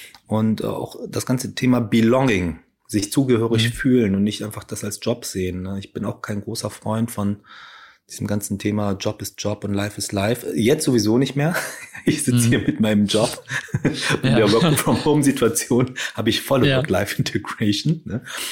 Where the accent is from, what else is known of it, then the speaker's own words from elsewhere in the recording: North Rhine-Westphalia, Germany; ich bin ja auch im Ruhrgebiet groß geworden.